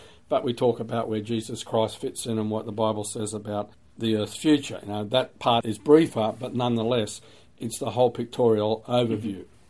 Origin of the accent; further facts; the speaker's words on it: Sydney, New South Wales, Australia; I grew up in Sydney. I attended church at an early age.